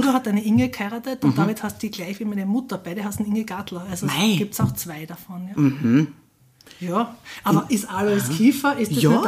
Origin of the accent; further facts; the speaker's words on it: Graz, Styria, Austria; born there; Nein, ich lebe in Andritz.